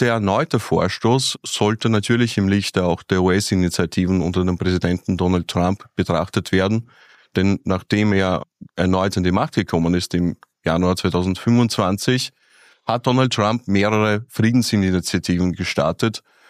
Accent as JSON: {"language": "German", "country": "Germany", "tie": "born there", "said": "Allerdings bin ich kein gebürtiger Russe, sondern gebürtiger Deutscher mit ukrainischen, aber auch russischen Wurzeln."}